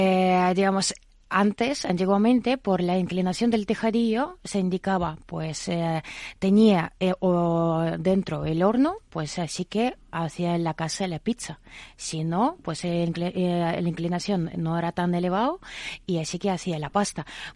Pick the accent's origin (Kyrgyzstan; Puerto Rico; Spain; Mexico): Kyrgyzstan; soy de Kirguistán, de un país al lado de China.